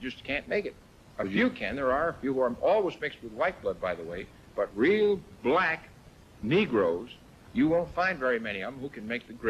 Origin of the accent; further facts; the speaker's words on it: United States; I'm not a German. I'm an American, as you're a Canadian.